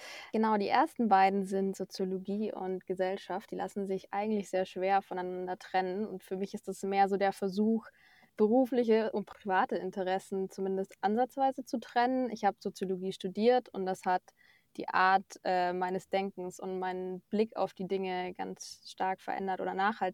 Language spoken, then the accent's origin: German; Munich, Bavaria, Germany; Ich bin im Süden aufgewachsen, in München, habe die Alpen vor der Haustür gehabt, habe dort in der Nähe in Baden-Württemberg auch studiert, meinen Bachelor.